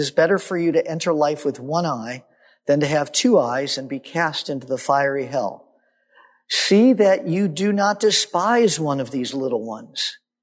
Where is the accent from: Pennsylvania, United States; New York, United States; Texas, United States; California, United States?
California, United States; I'm from California. I got saved in a Calvary Chapel church.